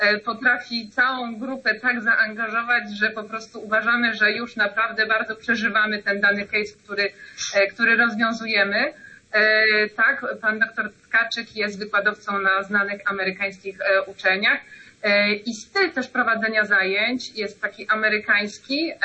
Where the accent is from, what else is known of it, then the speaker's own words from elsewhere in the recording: Kraków, Lesser Poland, Poland; Jako rodowita krakowianka mam z tego powodu jakiś niedosyt